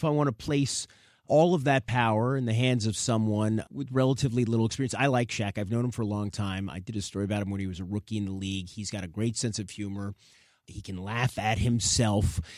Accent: New York, United States; Well, I'm from New York.

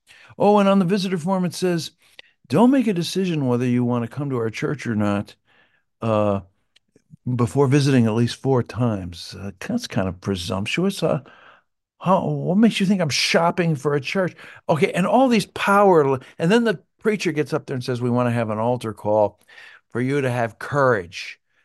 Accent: Canada; I was a little boy in the 60s growing up in Canada.

